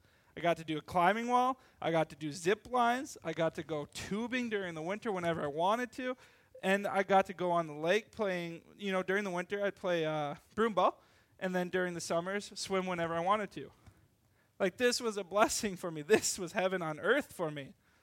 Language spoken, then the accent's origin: English; Little Falls, United States; I grew up in Little Falls, by the way, and there's a little bridge as you leave Little Falls heading towards a smaller town called Bolas.